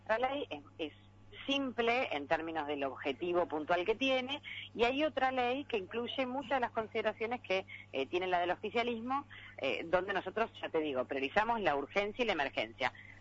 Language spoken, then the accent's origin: Spanish; Junín, Buenos Aires Province, Argentina; yo que soy de Junín